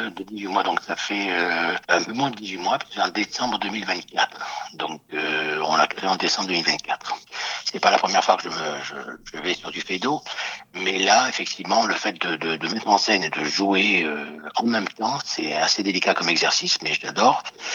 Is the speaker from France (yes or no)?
yes; Marseille, Provence-Alpes-Côte d'Azur, France; puisqu'on est originaire de Marseille